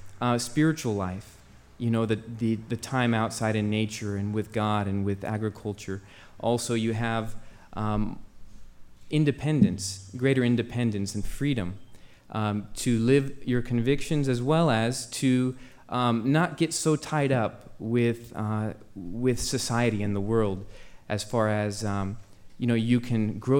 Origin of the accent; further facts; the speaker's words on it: Los Angeles, California, United States; I grew up, I was born in Los Angeles. I knew nothing about planting anything